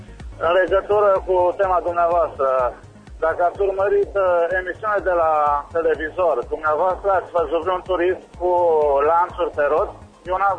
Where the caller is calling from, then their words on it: Timișoara, Timiș County, Romania; noi românii, că și eu sunt român